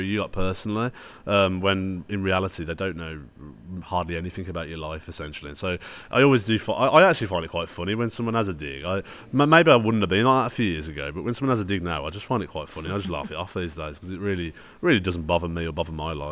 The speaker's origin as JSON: {"language": "English", "town": "Birmingham", "region": "West Midlands", "country": "United Kingdom", "said": "being a Brummie is absolutely incredible. So, yeah, man, up the really Birmingham."}